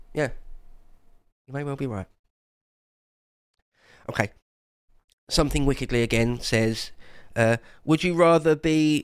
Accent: England, United Kingdom; We're just British people, English people, that don't want to be demographically replaced

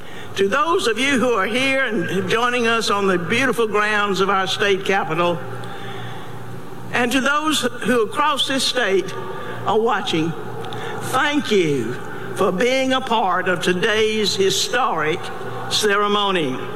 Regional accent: Camden, Alabama, United States; In fact, when I was growing up in my hometown of Camden, little girls just simply didn't dream about being elected governor of the great state.

